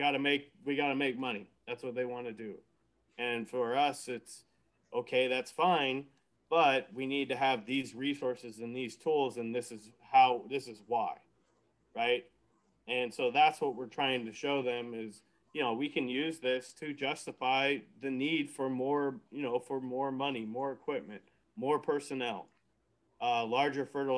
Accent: Washington, United States; now in California, United States; I grew up in Washington, Columbia Basin. So for me, ducks, geese, pheasants.

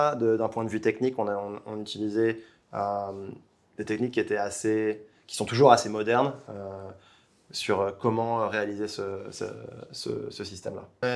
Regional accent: Poitiers, Nouvelle-Aquitaine, France; born there; moved away; si jamais j'étais resté là où je suis né, à Poitiers, je ne pense pas que j'aurais pu...

